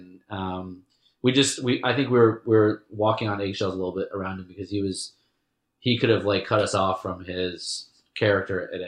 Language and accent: English; United States; And that was my whole, like, I'm an American.